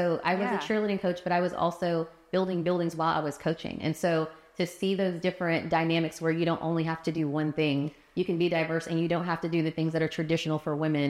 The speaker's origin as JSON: {"language": "English", "country": "Germany", "tie": "born or raised there", "said": "But growing up in Germany, I had an art teacher"}